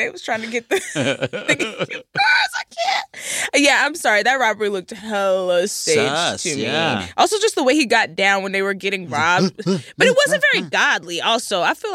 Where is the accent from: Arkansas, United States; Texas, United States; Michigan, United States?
Texas, United States; Frisco; And I'm from Frisco. I can say that now because the Cowboys Stadium.